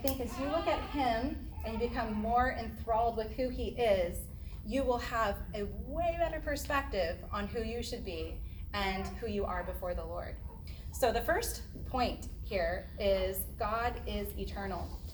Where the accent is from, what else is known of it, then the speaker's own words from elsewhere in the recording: California, United States; And I'm from California